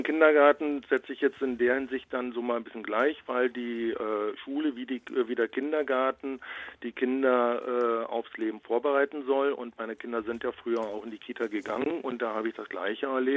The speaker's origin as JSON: {"language": "German", "region": "Berlin", "country": "Germany", "said": "Also ich komme nun aus Berlin, aus dem Prenzlberg, also auch einer Hochburg der Selbstbestimmung."}